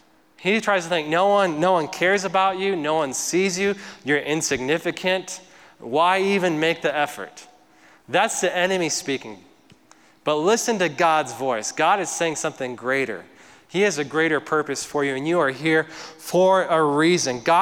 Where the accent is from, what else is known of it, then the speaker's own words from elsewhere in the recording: Kit Carson, Colorado, United States; I had like a flashback to growing up in Kit Carson where there's just nothing there and just open fields